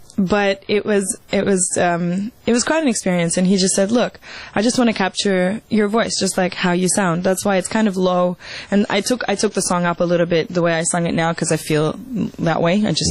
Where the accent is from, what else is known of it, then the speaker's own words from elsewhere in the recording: Moscow, Russia; also born or lived in Australia; now in Miami, United States; Yeah, and those are vastly different places. You know, Russia is, I mean, Moscow